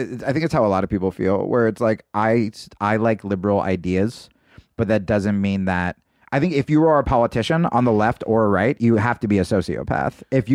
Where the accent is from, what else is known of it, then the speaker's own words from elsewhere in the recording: New Jersey, United States; also born or lived in Los Angeles / Texas; I'm just giving every place I used to live. I'm like, I grew up in New Jersey, because they get very mad when you tell them you're from LA.